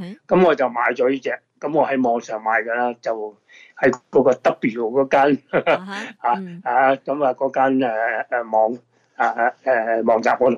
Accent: Guangdong, China; 我們廣東人很喜歡吃那些豬的內臟嘛

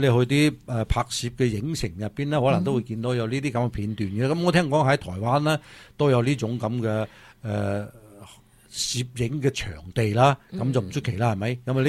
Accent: Hong Kong

